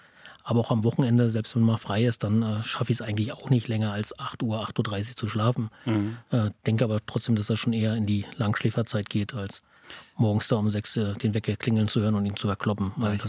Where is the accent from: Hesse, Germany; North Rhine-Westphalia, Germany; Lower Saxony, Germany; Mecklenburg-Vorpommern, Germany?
Mecklenburg-Vorpommern, Germany; Teterow; ich bin gebürtiger Teterower, deswegen kann ich mich fürs Bergringrennen auch begeistern.